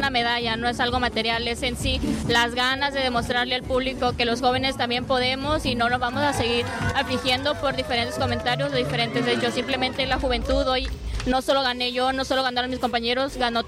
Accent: Santiago, Baja California Sur, Mexico; Soy de Santiago, Baja California Sur, estudio en la Universidad Autónoma de Baja California Sur con sede en La Paz y una licenciatura en Ciencias Políticas y Administración Pública.

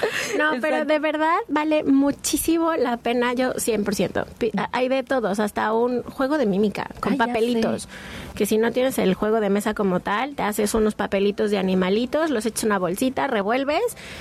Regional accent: Mexico City, Mexico; now in Cabo San Lucas, Mexico; no soy de aquí de Cabo, soy de Ciudad de México.

